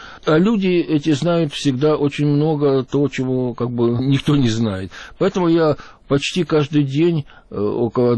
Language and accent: Russian; Dunaivtsi, Khmelnytskyi Oblast, Ukraine; Мы корни с Украины. Я родился в маленьком местечке Дунаевцы, сейчас малоизвестном.